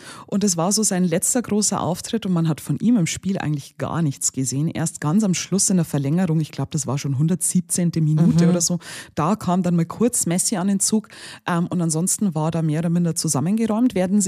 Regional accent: Germany; now in Austria; hey, ich bin Deutsche, lebe aber in Österreich

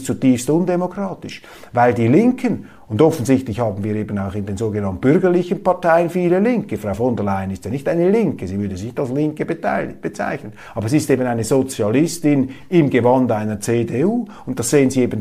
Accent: Switzerland; Ja, als Schweizer sage ich Ihnen, das ist jetzt noch keine blütenreine, direkte Demokratie.

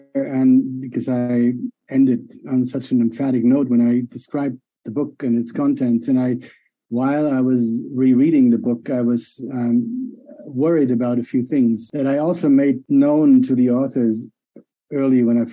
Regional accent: Italy; I had nothing to do with it, even though I came from Italy.

